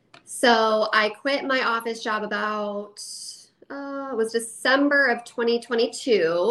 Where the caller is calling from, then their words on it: Ohio, United States; I'm good. I'm calling in from Central Ohio.